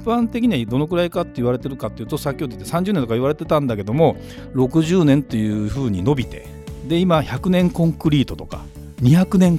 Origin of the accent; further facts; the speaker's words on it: Saitama, Japan; 東京に住んでたわけじゃない、埼玉に住んで生まれたので、そういうもうのどかな一戸建てでも